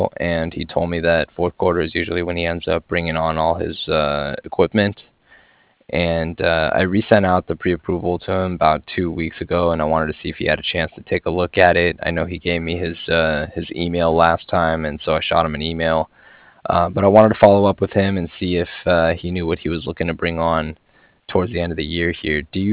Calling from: Cardiff, Wales, United Kingdom; I was calling from Cardiff, C-A-R-D-I-F-F, like Frank.

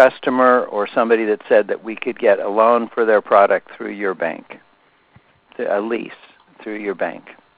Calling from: California, United States; I'm calling from California.

